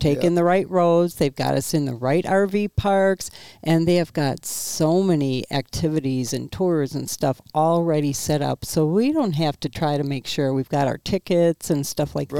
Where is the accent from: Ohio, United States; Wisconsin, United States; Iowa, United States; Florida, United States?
Wisconsin, United States; Now we're from Wisconsin. Never did Michigan yet.